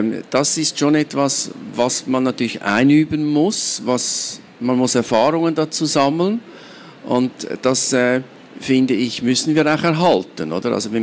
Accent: Switzerland; als Schweizer Historiker gemerkt, dass wir in der Schweiz das gar nicht so genau erforscht haben.

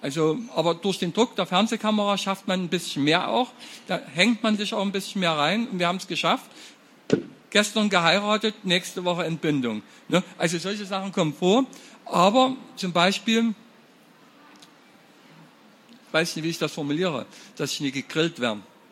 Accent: Saxony, Germany; da muss ich bekloppt sein, ich komme aus Sachsen.

